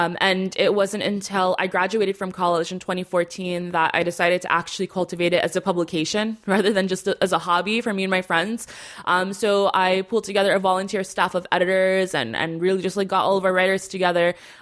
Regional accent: United States; what I, as a young teen born and raised in America, was enduring

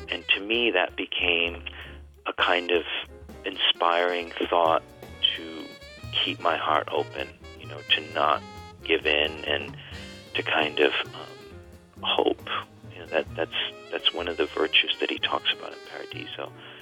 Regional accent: Westerly, Rhode Island, United States; it's really about my return to my hometown, Westerly, Rhode Island, where I'm actually today visiting my family.

